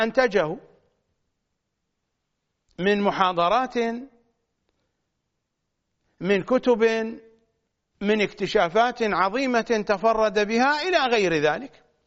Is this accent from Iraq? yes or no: yes; Najaf, Najaf Governorate, Iraq; المحققون كثيرون عندنا في النجف